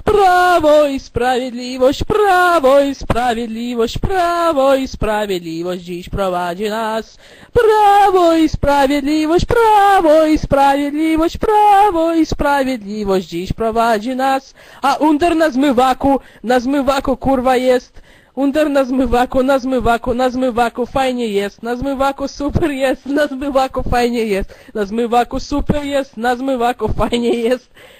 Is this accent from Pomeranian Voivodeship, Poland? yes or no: no; Warsaw, Masovian Voivodeship, Poland; Mieszkam w dużym mieście, jestem z Warszawy.